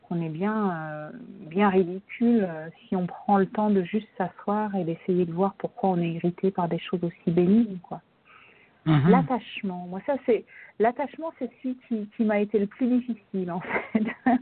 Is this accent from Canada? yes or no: no; France; on a un historique en tant que Français